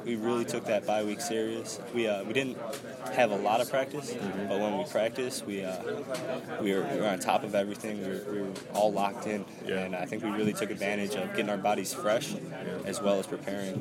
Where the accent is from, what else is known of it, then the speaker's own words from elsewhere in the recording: Illinois, United States; I mean, it was Illinois. This was the school I wanted to come to. It was my hometown school.